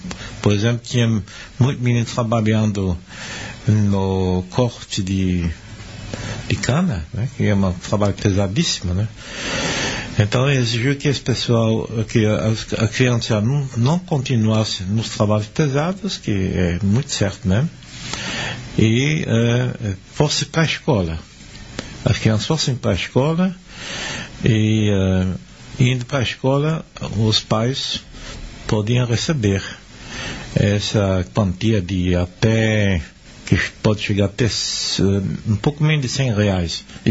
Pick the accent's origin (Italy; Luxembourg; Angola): Luxembourg; Eu sou natural da periferia da capital, de Luxemburgo, Neudorf